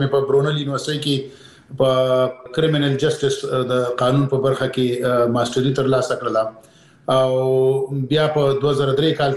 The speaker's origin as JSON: {"language": "Pashto", "town": "Peshawar", "region": "Khyber Pakhtunkhwa", "country": "Pakistan", "tie": "born or raised there", "said": "زه پېښور کې د اول صف نه نیولې تر 12 پورې مالته درس ویلی دی."}